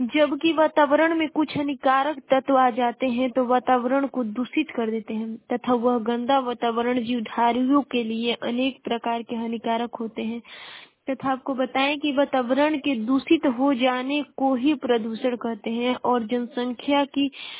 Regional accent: Ballia, Uttar Pradesh, India; और मैं बलिया जिले की निवासी हूँ।

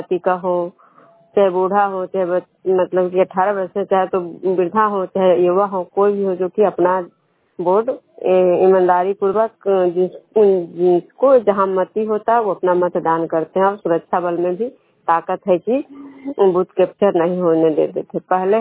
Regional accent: Bihar, India; मेरा उम्र करीब 39 वर्ष है और मैं बिहार राज्य की निवासी हूँ।

